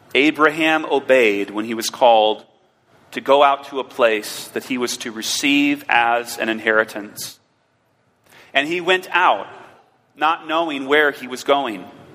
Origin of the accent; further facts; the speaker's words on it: Iowa, United States; also born or lived in Minnesota; now in Phoenix, United States; You know, I grew up in the Midwest, in Iowa and Minnesota, and transplanted down here back in 2008.